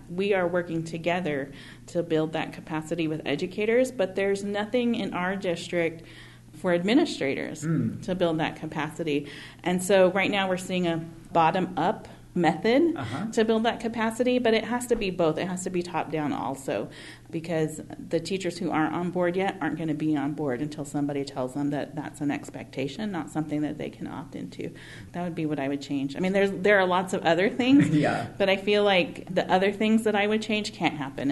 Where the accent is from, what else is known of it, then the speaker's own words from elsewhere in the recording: California, United States; Yeah, so I grew up biracial in Southern California, and I did not have an educator of color until I was in college.